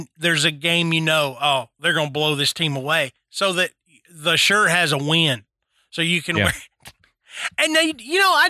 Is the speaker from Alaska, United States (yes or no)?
no; Nashville, Tennessee, United States; growing up in Nashville, we rooted for Vanderbilt football